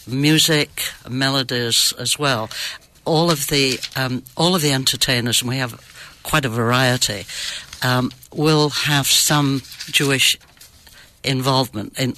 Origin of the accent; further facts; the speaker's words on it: England, United Kingdom; I grew up in England, and we go to the football games.